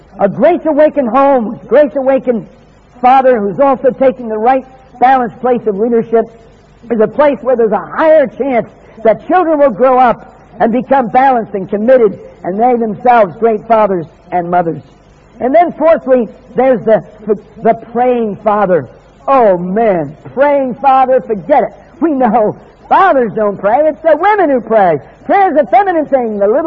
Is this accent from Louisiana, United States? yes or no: no; New Jersey, United States; born there; American born in New Jersey with an American passport. You think a character like me can be accepted as British, you must be drunk.